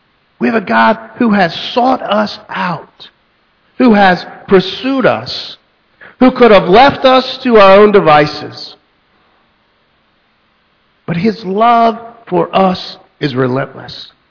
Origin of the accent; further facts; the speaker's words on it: Texas, United States; That's maybe, I'm from Texas, if y'all don't know. So I say y'all, and I say other things.